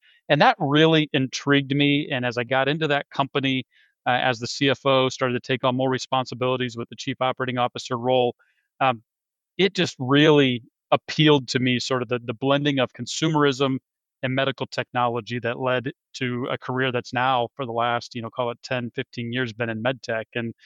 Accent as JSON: {"language": "English", "region": "Indiana", "country": "United States", "tie": "born or raised there", "said": "I was born in the Midwest. I actually was born and raised on a farm in a farming community."}